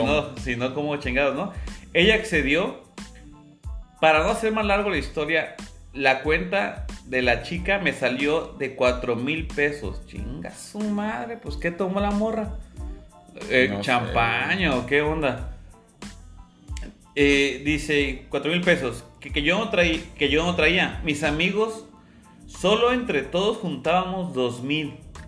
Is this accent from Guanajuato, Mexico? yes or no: no; Tijuana, Baja California, Mexico; Yo soy de Tijuana y acá todo es un descontrol en varias cosas